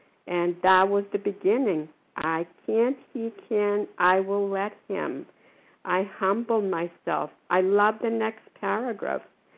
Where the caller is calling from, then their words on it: Port Charlotte, Florida, United States; I'm calling from Foxborough. I'm calling from Port Charlotte, Florida. I forget where I am. We have here for the winter.